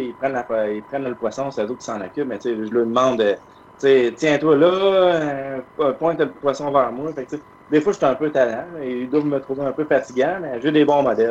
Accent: Quebec, Canada; now in Toronto, Canada; Moi, je viens de la ville de Québec. Je viens d'une petite ville en dehors de la ville de Québec. Puis, ça fait 6 ans que je suis à Toronto.

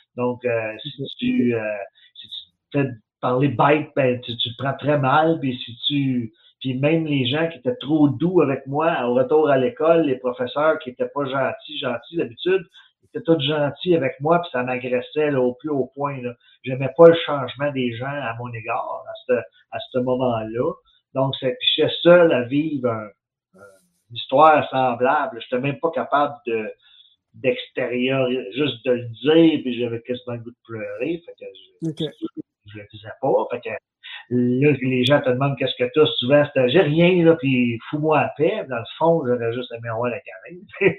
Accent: Longueuil, Quebec, Canada; also born or lived in Neguac, New Brunswick; je suis né à Neguac en 1967. J'ai une sœur handicapée intellectuelle qui est née en 1969 aussi à Neguac. En 1970, on est déménagé sur la rue Sainte-Hélène à Longueuil.

